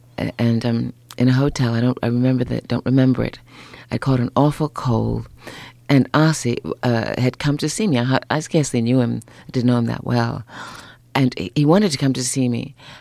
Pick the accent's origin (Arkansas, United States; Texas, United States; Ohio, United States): Ohio, United States; Cleveland; now in Philadelphia, United States; having grown up in the North. I was born in Cleveland.